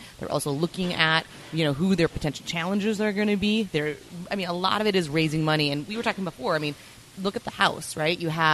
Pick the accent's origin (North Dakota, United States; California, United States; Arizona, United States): North Dakota, United States; If you go, I'm from North Dakota. If I go back home